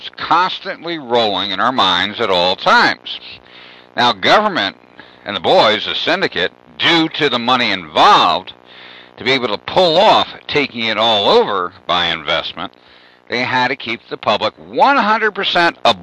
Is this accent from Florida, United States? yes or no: no; Arizona, United States; And I'm from Arizona, so I have the County of Maricopa, City of Tempe, Mesa, Phoenix, and, you know, a few other local governments from Arizona.